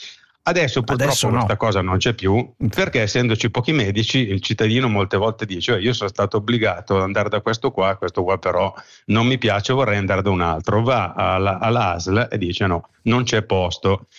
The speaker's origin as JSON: {"language": "Italian", "region": "Lombardy", "country": "Italy", "said": "sto ragionando, io sono lombardo"}